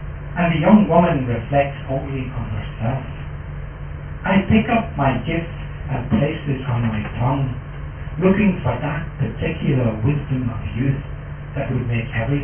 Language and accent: English; Dundalk, Leinster, Ireland; And it's set in my hometown of Dundalk, and some of the street names I mentioned are the street names of Dundalk.